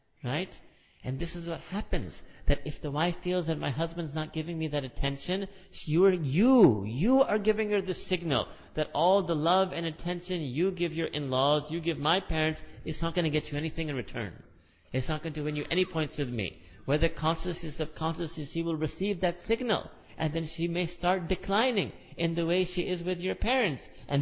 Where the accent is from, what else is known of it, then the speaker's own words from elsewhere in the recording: New York City, New York, United States; where we grew up in New York City, this is the city of pets.